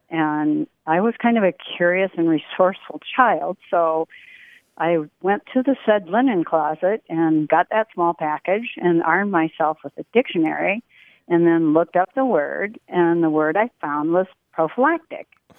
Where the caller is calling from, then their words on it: Alden, Michigan, United States; I am calling from Alden, Michigan. It's a beautiful lake country where I live.